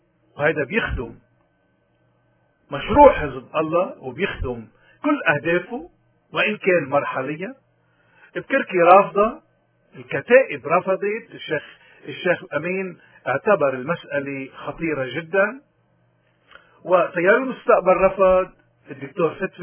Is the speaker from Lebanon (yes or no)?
yes; Lebanon; من هون نحن كلبنانيين اليوم ما في شيء عنا بقوينا